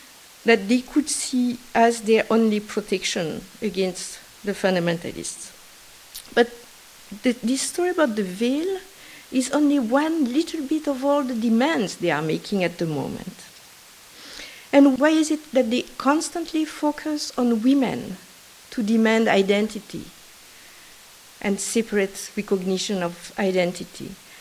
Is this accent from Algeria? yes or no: yes; Algeria; I was brought up in Algeria. I went to school in Algeria during colonization, and therefore I was brought up under this law in Algerian schools.